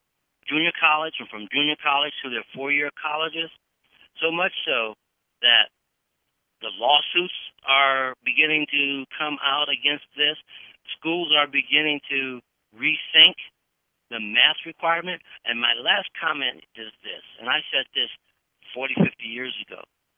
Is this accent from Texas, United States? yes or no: no; California, United States; In California, and everyone knows I'm from California